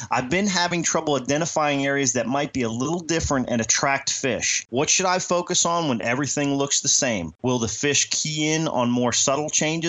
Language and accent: English; Virginia, United States; Well, I remember growing up on Bugs Island Lake in Virginia.